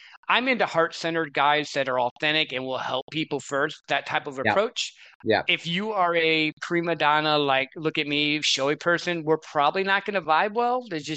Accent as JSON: {"language": "English", "region": "Midwest", "country": "United States", "tie": "born or raised there", "said": "Because I grew up in the Midwest, so I don't always understand. Like I live over here on the what they call the West Coast now, because I'm in Arizona, right on the edge of California area"}